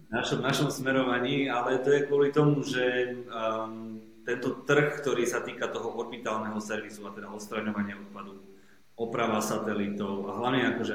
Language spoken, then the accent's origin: Slovak; Trebišov, Košice Region, Slovakia; v rámci Trebišova, odkiaľ pochádzam.